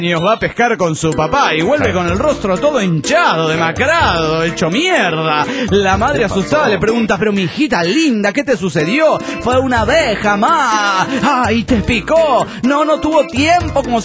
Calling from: Cochabamba, Bolivia; de Cochabamba, Bolivia.

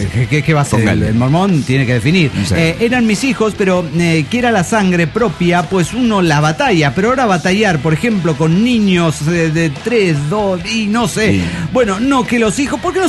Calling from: Los Angeles, California, United States; de Los Ángeles, USA.

